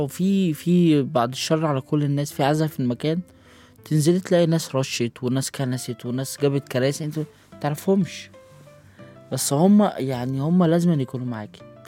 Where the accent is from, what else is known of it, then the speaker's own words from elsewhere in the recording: Egypt; يعني انا افتخر ان انا مصري.